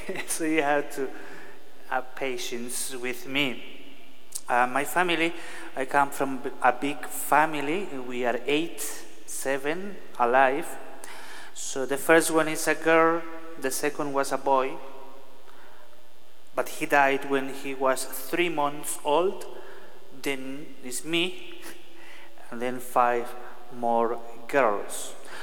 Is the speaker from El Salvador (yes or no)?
yes; El Salvador; I'm originally from El Salvador. I was in Boulder, Sacred Heart of Jesus, for 4 years